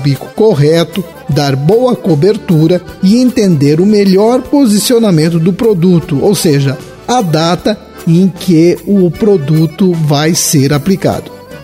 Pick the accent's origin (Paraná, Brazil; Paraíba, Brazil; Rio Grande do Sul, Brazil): Paraná, Brazil; Quinta do Sol; Hoje eu vou falar lá da minha terra. Lá em Quinta do Sol, a atividade leiteira é uma boa fonte de renda para muitas famílias rurais.